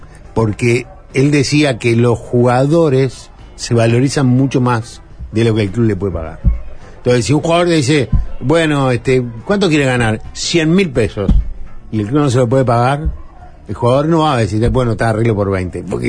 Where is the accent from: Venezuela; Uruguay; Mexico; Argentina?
Uruguay; Ustedes piensan que por ser uruguayo robé. Y le dije, ¿saben una cosa? Que nosotros en mi país tenemos un chiste